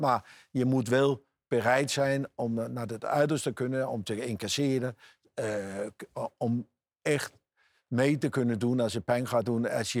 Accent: Copenhagen, Capital Region, Denmark; Dutch is a second language; Ik kwam zelf van Kopenhagen, ja.

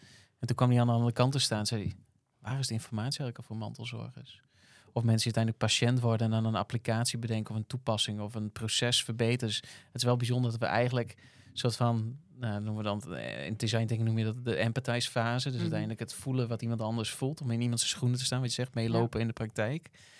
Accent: Netherlands

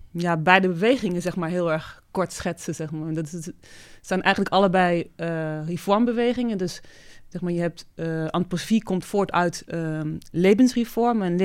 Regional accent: Leiden, South Holland, Netherlands; Ik ben in Leiden geboren en ook daar opgegroeid.

